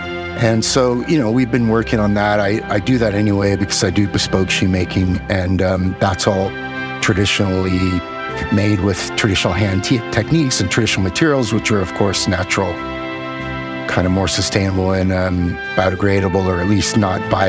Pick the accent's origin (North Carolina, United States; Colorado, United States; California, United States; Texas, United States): California, United States; Los Angeles; you can hear by my accent, I'm not from around here. I come from Los Angeles, which is an industrial city, I've come to realize